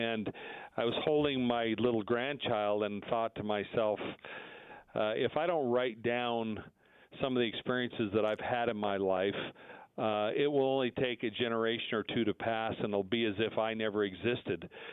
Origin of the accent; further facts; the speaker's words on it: Montana, United States; Yeah, like I said, I grew up in Montana, and my father was a World War II veteran and started working at a sawmill in Montana